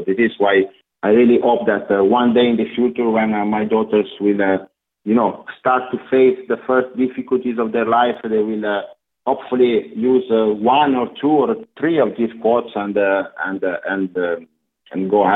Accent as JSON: {"language": "English", "town": "Turin", "region": "Piedmont", "country": "Italy", "tie": "born or raised there", "second_language": "English", "said": "As you know, I was born and raised in Turin."}